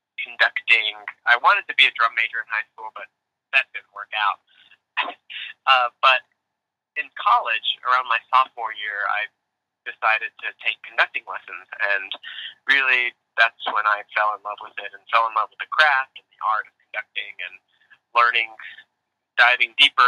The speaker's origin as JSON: {"language": "English", "region": "Alabama", "country": "United States", "said": "I'm from Alabama, so the thing to do there is band"}